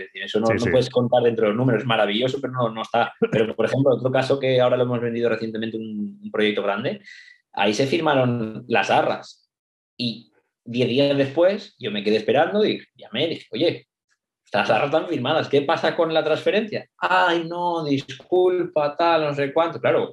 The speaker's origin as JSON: {"language": "Spanish", "country": "Spain", "said": "somos nosotros los españoles, que también somos más o menos del mismo perfil, negociantes hasta la última"}